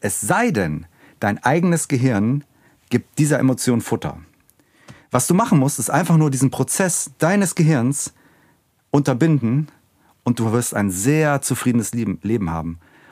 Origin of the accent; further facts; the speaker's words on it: Gladebeck, Lower Saxony, Germany; also born or lived in Göttingen; Und dann bin ich mit meiner Mutter bei meinen Großeltern aufgewachsen. Ja. Das ist in einem Dorf Gladebeck. Da leben 1000 Leute